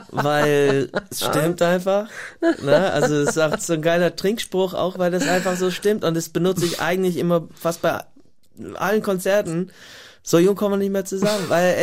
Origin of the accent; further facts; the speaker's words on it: United States; also born or lived in Ireland; ich bin halt in den USA groß geworden, in Irland und nicht und nur mit englischsprachiger Musik.